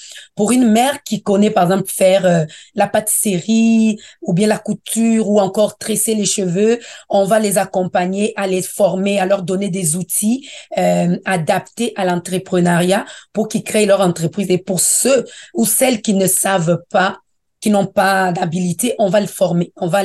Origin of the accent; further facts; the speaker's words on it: DR Congo; moved away as an adult; now in Canada; Je suis de la République démocratique du Congo. Là-bas, j'ai eu un baccalauréat en administration des affaires et marketing. J'arrive au Canada